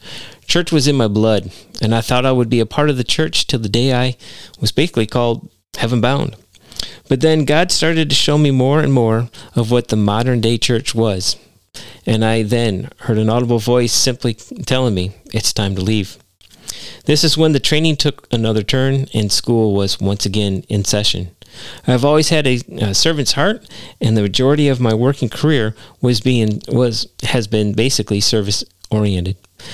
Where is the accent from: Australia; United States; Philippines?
United States; Michigan; also born or lived in Oklahoma / Tennessee; now in Florida, United States; I was born and raised in Michigan, then had the blessing of living in Oklahoma, Tennessee, and now here in Florida.